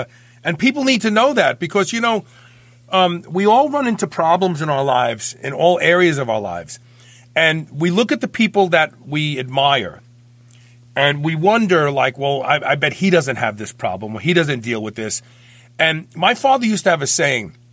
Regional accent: Brooklyn, New York, United States; I grew up where I grew up in Brooklyn.

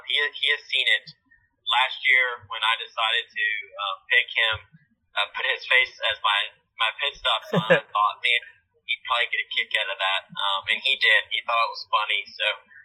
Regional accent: Berea, Mississippi, United States; also born or lived in Tuscaloosa; I was born in Tuscaloosa, but then an hour away, I was raised in a town called Berea, Mississippi

